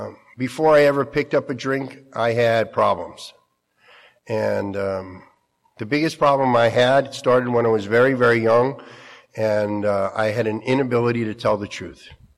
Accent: New Jersey, United States; born there; I'm one of five children. I was born in New Jersey.

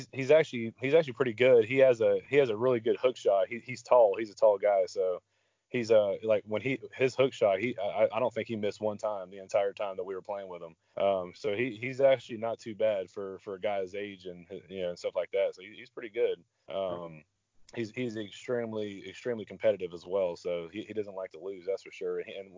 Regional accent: Palm Coast, Florida, United States; I was born in Jacksonville, but I grew up in Palm Coast, Florida. I'm not sure if you guys know where that's at, but it's about 30 minutes north of Daytona Beach.

